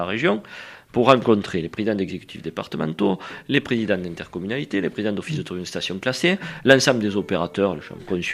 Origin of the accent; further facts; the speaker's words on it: Occitanie, France; Et moi, je suis du Sud, dans les Corbières, au milieu